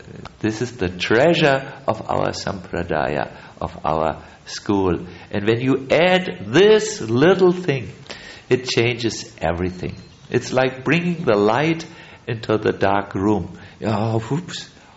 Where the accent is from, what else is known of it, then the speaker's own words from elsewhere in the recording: Germany; please excuse me, I'm from Germany.